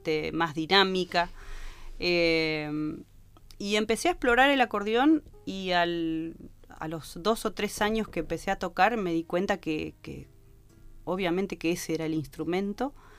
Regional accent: Paraná, Entre Ríos, Argentina; also born or lived in La Paz, Argentina; ya tengo todas los gajes de ser entrerriana, pues soy hija de dos entrerrianos, mis abuelos también. Y tenía 11 años cuando nos vinimos a la ciudad de Paraná.

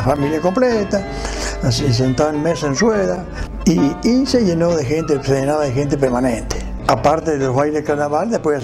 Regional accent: San Juan, Argentina; now in Buenos Aires, Argentina; ¿Vos sos el sanjuanino que te estás probando aquí en Chacarita? Sí, me dijo. Sí, yo.

